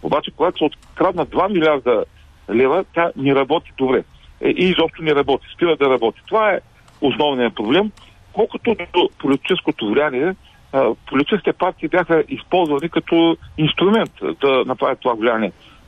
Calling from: Ruse, Ruse Province, Bulgaria; съм от Русе

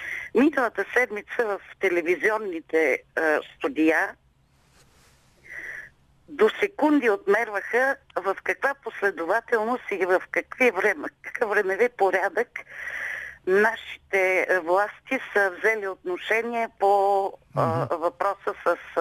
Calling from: Pleven, Pleven Province, Bulgaria; съм от Плевен.

